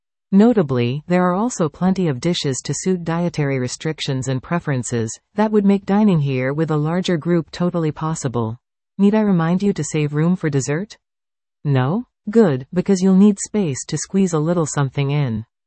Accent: United Kingdom; now in Canada; I am British, yes, please go ahead and read this article in my accent as I know you now 100% want to, which I feel allows me to firmly assert that a good Yorkie is hard to come by in Canada.

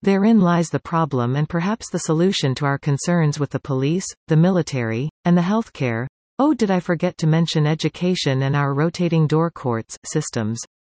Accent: Canada; Okay, you and I, as Canadian citizens, could not have done much about these world events.

